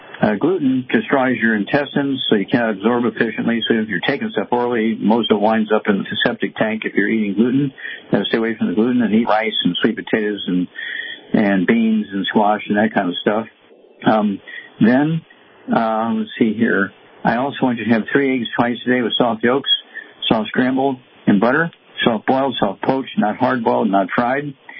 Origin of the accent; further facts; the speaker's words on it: Missouri, United States; And, Chuck, let's go to Missouri, my home state, and let's see here, William.